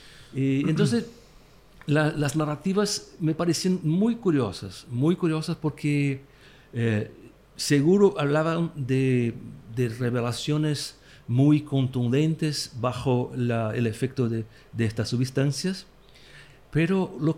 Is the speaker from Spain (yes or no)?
no; São Paulo, Brazil; Spanish is a second language; now in Brasília, Brazil; soy de Brasil, de São Paulo, ¿no? Uh-huh. Pero hace 6 años que vivo en Brasilia.